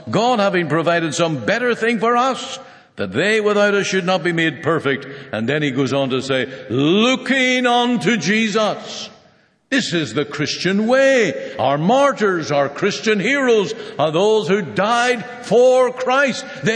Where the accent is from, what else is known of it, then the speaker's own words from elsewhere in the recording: Prince Edward Island, Canada; I come from Canada, and we have a little province called Prince Edward Island on the east side of Canada.